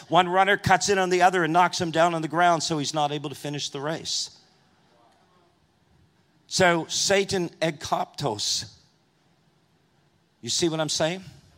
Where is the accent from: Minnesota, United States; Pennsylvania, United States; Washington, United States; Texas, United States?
Texas, United States; So the Lord said, go to the airport. Yes, sir. I'm from Texas. Yes, sir.